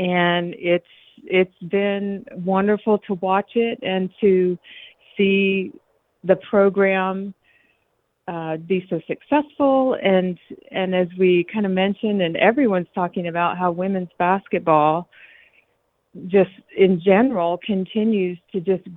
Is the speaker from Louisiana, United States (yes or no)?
yes; Bossier City, Louisiana, United States; she remembered I was from Bossier City.